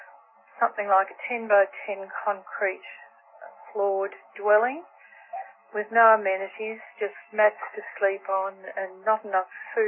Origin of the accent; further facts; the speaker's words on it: Australia; I'm not an American, but in Australia